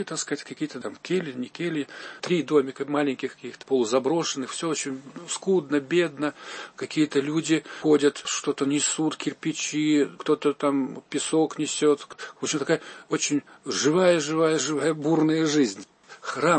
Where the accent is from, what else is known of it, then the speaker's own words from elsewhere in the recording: Moscow, Russia; мы из Москвы, художники